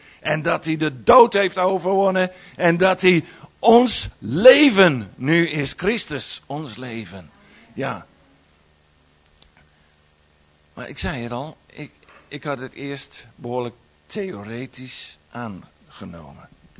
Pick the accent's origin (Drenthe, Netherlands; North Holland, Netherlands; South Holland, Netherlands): North Holland, Netherlands; Amsterdam; Ik woonde in Amsterdam. Ik ben opgevoed in Amsterdam.